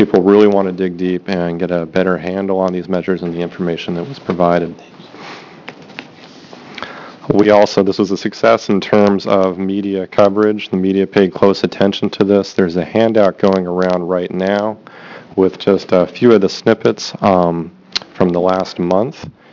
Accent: Eugene, Oregon, United States; I'm from Eugene, Oregon.

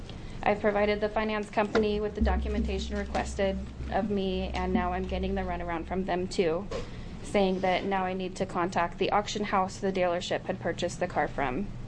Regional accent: Aloha, Oregon, United States; I'm from Aloha, Oregon.

